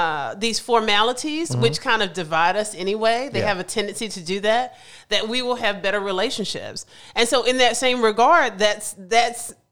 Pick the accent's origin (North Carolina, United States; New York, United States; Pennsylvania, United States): North Carolina, United States; Greensboro; So I'm from Greensboro, North Carolina, mm-hmm. and I had the great privilege of attending predominantly Black elementary, middle school, and high school.